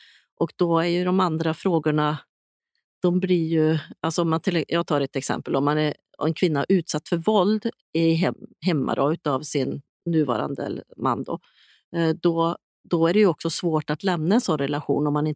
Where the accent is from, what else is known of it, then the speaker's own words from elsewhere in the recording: Sweden; som svensk.